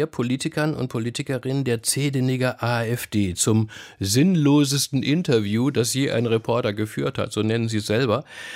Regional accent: West Germany, Germany

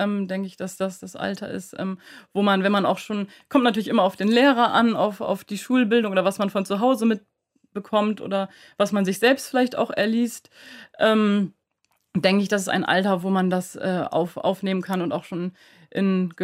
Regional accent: Bremen, Germany; now in Bad Arolsen, Germany; weil als Bremerin zieht es mich natürlich an die Küste.

